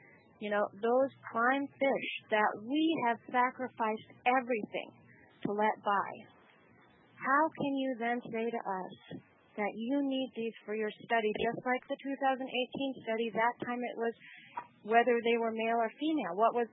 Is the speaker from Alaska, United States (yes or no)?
yes; Eagle, Alaska, United States; born there; And I was born here in Eagle.